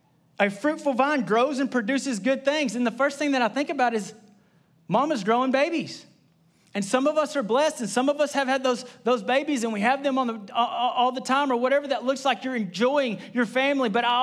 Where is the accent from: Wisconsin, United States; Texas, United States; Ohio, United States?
Texas, United States; Gainesville; I mean, I was raised in Gainesville.